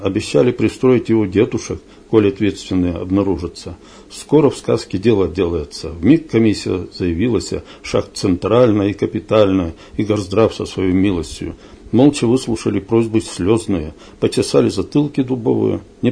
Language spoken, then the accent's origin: Russian; Nitsinskoye, Sverdlovsk Oblast, Russia; now in Kopeysk, Russia; Это село Ницинское, Слободотуринский район, Свердловской области.